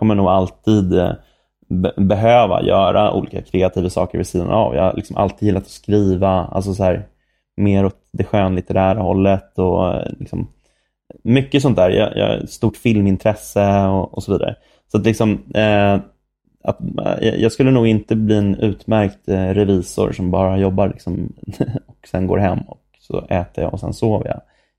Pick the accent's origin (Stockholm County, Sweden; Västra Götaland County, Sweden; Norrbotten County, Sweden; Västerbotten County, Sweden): Stockholm County, Sweden; Sollentuna; now in Stockholm, Sweden; jag är uppväxt i Norrort, jag också. Jag är uppväxt i Sollentuna, vilket är ganska mycket AIK-fäste.